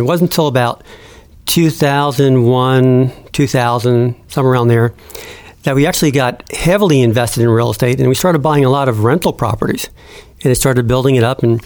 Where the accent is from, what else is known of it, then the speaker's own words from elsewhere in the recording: New Jersey, United States; So originally from New Jersey, the northeast part.